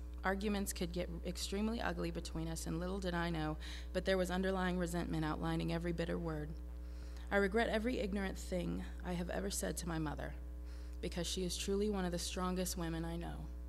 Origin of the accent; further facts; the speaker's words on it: Nutter Fort, West Virginia, United States; My younger brother and I grew up in Nutter Fort, West Virginia. We were raised in the church